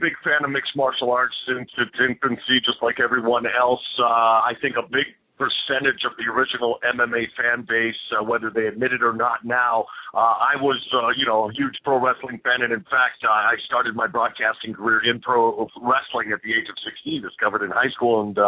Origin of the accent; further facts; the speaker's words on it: Vancouver, British Columbia, Canada; when I met Boss Rooney in 2001 in my hometown of Vancouver, British Columbia